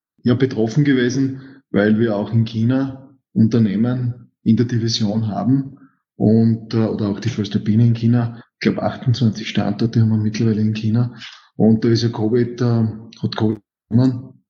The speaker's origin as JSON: {"language": "German", "region": "Styria", "country": "Austria", "said": "Bin Steirer."}